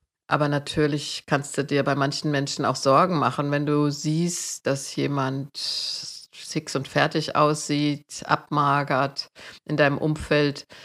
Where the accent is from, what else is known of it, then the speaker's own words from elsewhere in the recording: Marburg, Hesse, Germany; ich bin in Marburg zur Schule gegangen.